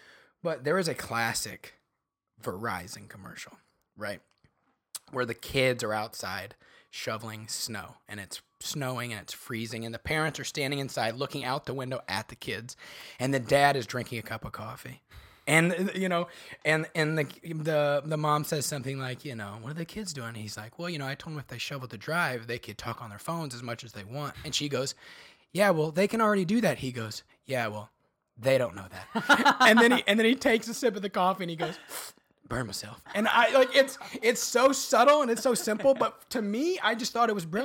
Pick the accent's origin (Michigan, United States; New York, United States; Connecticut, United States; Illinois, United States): Illinois, United States; Bartonville; I'm from the Midwest, right? Mm-hmm. I grew up a few hours south of Chicago in a little town called Bartonville, Illinois.